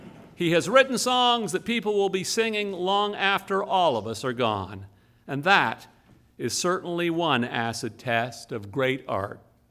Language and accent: English; Montreal, Quebec, Canada; But when I was a boy who was living in my hometown, living in Montreal, Quebec